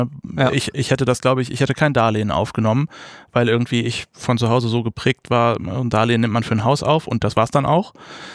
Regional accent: Leverkusen, North Rhine-Westphalia, Germany; moved away as an adult; now in Hamburg, Germany; In Leverkusen tatsächlich, in der Nähe von Köln.

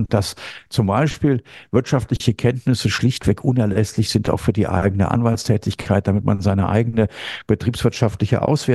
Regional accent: Dormagen, North Rhine-Westphalia, Germany; Ich bin in Dormagen aufgewachsen.

